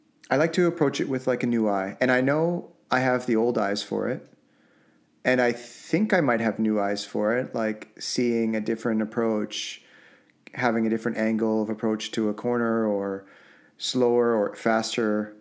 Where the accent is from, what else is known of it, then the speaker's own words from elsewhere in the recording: Vancouver, British Columbia, Canada; like growing up in Vancouver, watching all these guys on the North Shore and elsewhere